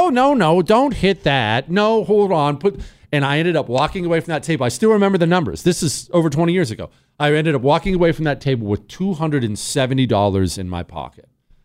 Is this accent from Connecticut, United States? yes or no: yes; Connecticut, United States; I'm 19, and I'm from Connecticut.